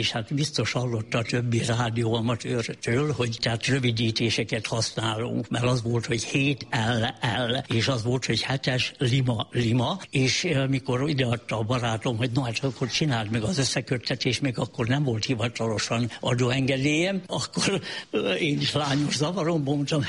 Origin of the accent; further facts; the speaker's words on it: Kömlő, Heves, Hungary; born there; Kömlőn születtem, itt Kisárosfaluban